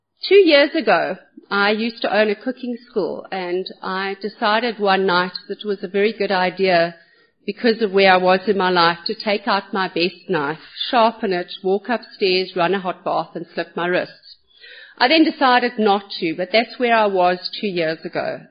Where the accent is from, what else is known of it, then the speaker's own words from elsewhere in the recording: Malawi; born there; I was born in Malawi